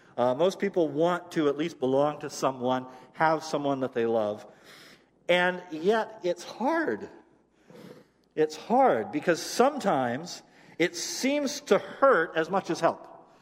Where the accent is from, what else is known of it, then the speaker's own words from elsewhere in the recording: Limington, Maine, United States; I lived in southern Maine, so I grew up in Chesterville, but we called it Limington, and some of you might know where Limington is. It's a little town in southern Maine that's a lot like Chesterville.